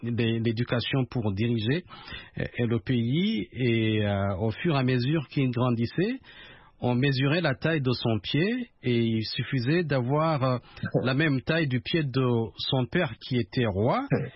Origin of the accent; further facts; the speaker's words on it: Burundi; moi je viens du Burundi